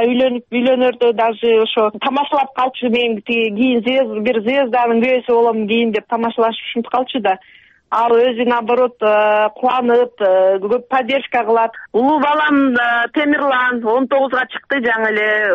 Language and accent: Kyrgyz; Darkhan, Issyk-Kul Region, Kyrgyzstan; moved away; Жетегүз районунун Дархан деген айылдан болгон, ошол жерде төрөлүп өскөн. Кичинекей кезинде эле ошо ырдап, бийлеп, оюн аткарып, актриса болом дечүмүн да.